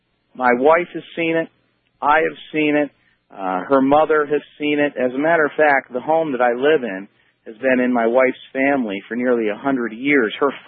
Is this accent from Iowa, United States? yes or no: no; New York, United States; I'm from Skinny Atlas, New York